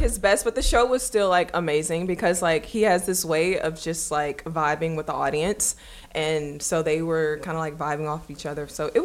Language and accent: English; Baton Rouge, Louisiana, United States; From Baton Rouge, Louisiana.